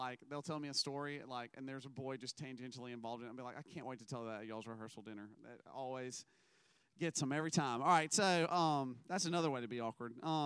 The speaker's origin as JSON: {"language": "English", "region": "Mississippi", "country": "United States", "tie": "born or raised there", "also_born_or_lived": "South Carolina / Louisiana", "moved": "as an adult", "lives_now": "Montgomery, United States", "said": "I was born in South Carolina. I moved to Louisiana when I was very young, and then I moved to Mississippi while I was still in grade school, and I finished high school and college and seminary in Mississippi."}